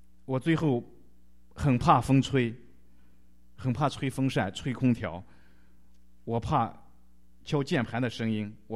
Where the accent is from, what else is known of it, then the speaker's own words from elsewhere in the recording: Gansu, China; born there; 我出生在甘肃一个农村，我的父亲和母亲都没读过什么书。我读书很晚，九岁上小学。